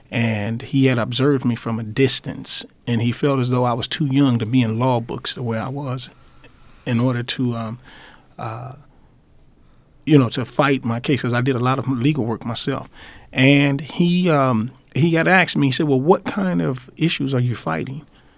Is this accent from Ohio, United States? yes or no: no; Los Angeles, California, United States; In fact, I was born and raised here in South Central Los Angeles.